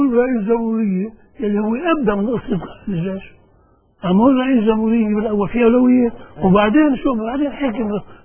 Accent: Lebanon; انا مني ولا مسيحي ولا سني ولا درزي ولا شيعي ولا شيء، انا لبناني.

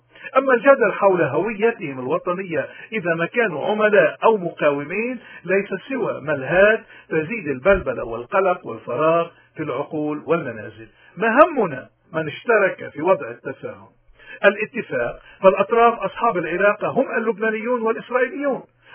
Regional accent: Lebanon; إذا نحن كلبنانيين ورايحين، يا أما بدنا نضلنا ماشيين بهالكذبة

